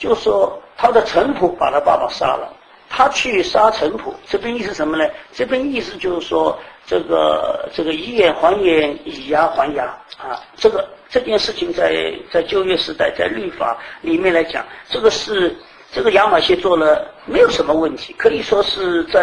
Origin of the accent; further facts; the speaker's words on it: China; 在我们中国人的习惯里面，就是说有很多事情要灭九族